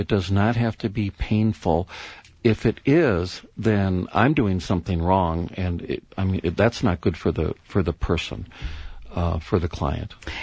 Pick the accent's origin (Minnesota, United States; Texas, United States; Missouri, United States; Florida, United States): Minnesota, United States; And I came from Minnesota, and boy, beware if you're driving and you're one of the wheels, especially the right one, gets just a little bit off the road into the ice.